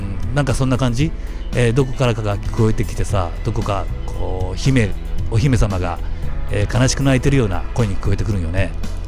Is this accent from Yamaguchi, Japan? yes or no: yes; Yamaguchi, Japan; 自分が山口出身だからって別に宣伝するつもりはみじんもないんだけど